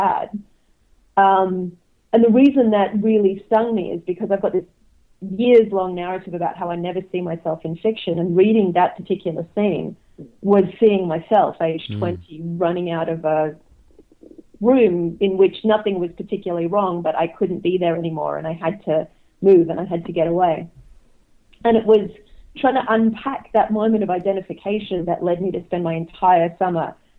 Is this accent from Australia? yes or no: yes; Australia; it made me go back and look at growing up in Australia in a bunch of institutions that were ostensibly very nurturing, the Anglican Church and then Sydney University